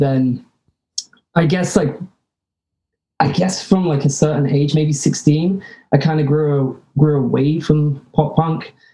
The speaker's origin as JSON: {"language": "English", "region": "England", "country": "United Kingdom", "moved": "yes", "said": "And then when I go back to England, they're like, what the fuck are you?"}